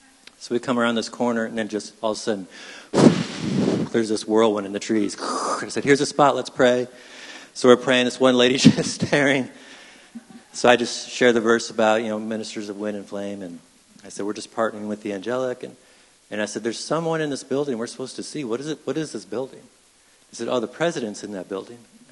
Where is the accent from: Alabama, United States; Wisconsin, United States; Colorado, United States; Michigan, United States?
Michigan, United States; I grew up in Michigan. I've never experienced 80-mile-per-hour winds.